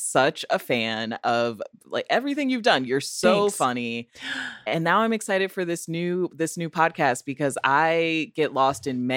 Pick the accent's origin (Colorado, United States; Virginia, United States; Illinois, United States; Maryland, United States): Illinois, United States; Rockford; I will say one of my favorite wiki places to start my hometown, Rockford, Illinois.